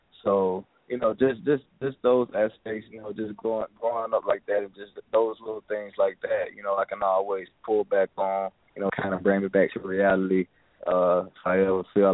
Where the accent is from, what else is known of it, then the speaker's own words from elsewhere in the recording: Mobile, Alabama, United States; Well, now growing up in Mobile, Alabama, you know, definitely, we've seen some hard times and seen a lot of things